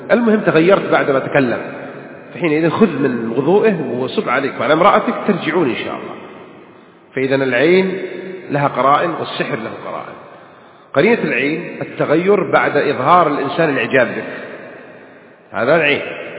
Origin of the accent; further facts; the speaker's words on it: Makkah Province, Saudi Arabia; عندنا بالحجاز هذا يهب